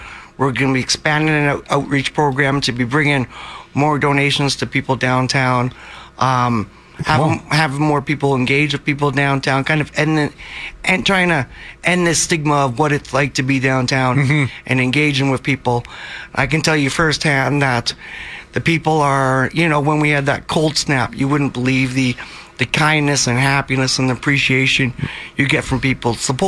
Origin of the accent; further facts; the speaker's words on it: Ireland; I'm Irish. It's just, it's just in our blood to be helping. I was just back home there in January